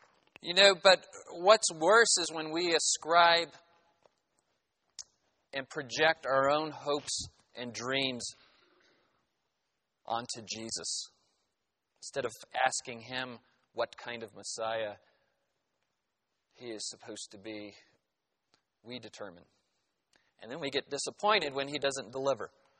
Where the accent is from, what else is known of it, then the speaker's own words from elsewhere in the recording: United States; But I know most of my life I've enjoyed being an American.